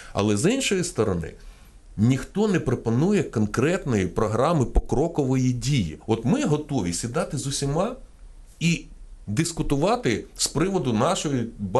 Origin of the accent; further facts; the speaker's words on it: Kyiv, Ukraine; Бо я киянин, я хочу в цьому місті жити.